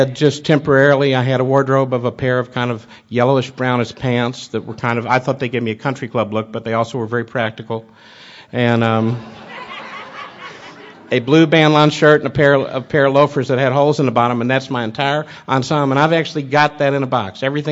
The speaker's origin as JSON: {"language": "English", "town": "Louisville", "region": "Kentucky", "country": "United States", "said": "I didn't have a home in Atlanta. I was from Louisville, so I moved back to Louisville."}